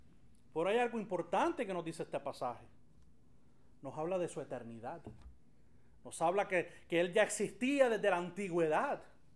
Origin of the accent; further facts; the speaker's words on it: Florida, Puerto Rico; yo soy de Florida. Ah, sí, del estado de Florida, yo he estado ahí. Yo, brother, del pueblo de Florida, de Puerto Rico, no el estado de Florida. Porque Florida es un pueblo insignificante, un pueblo pequeñito